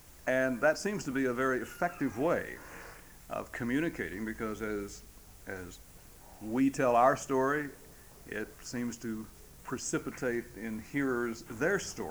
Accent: Mason, Texas, United States; My hometown of Mason, Texas is a little cow town and Angora goat town and peanut town in the hill country of Texas, about 100 miles north of San Antonio.

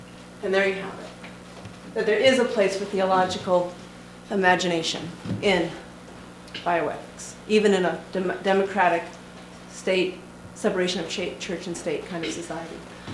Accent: Midwest, United States; Also, I'm a white person, I'm Lutheran, growing up in the Midwest, and I really think that we haven't fully addressed racism.

